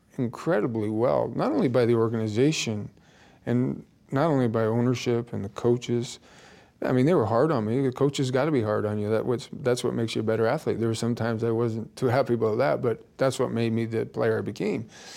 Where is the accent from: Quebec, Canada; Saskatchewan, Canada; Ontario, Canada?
Ontario, Canada; Toronto; And I was from Toronto area and I was their adopted son.